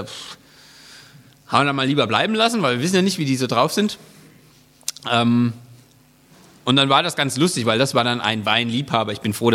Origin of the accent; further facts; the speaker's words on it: Spalt, Bavaria, Germany; Ich komme aus Franken, ja? Spalt. Für alle Bierliebhaber, wir haben das Spalter Bier.